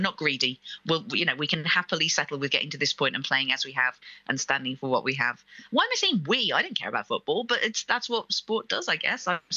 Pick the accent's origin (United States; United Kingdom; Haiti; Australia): United Kingdom; Wolverhampton, West Midlands; I was brought up in Wolverhampton.